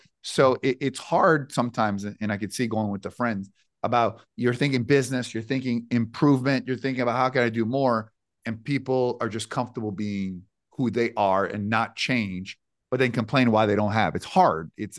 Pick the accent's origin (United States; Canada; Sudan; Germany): Canada; I grew up as a Canadian with Wayne Gretzky